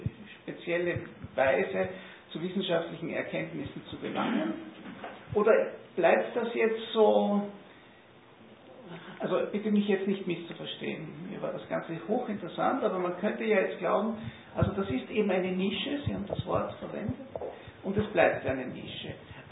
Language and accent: German; Berlin, Germany; wir kommen aus Berlin, wir kennen die Stadt